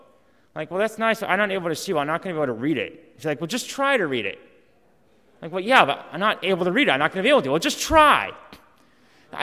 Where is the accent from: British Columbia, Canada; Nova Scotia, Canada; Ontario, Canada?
Nova Scotia, Canada; Halifax; born there; I was born in Halifax, Nova Scotia in 1975, in February 2. I am a U.S. citizen, though. Two of my parents were U.S. citizens, so I'm Canadian-American, technically.